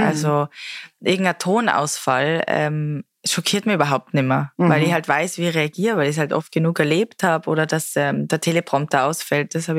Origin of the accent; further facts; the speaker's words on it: Mexico; German is a second language; now in Germany; Als Kind in Mexiko haben wir immer dann so uns gegenseitig irgendwie erklärt, was welche Wörter heißen und so.